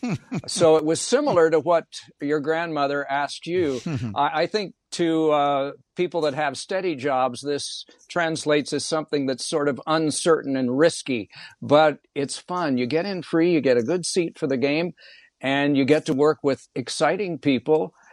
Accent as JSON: {"language": "English", "region": "Indiana", "country": "United States", "tie": "born or raised there", "said": "And growing up in Indiana, I heard all about the Bears, and they didn't go back far enough because the Bears played at Wrigley Field when I was growing up."}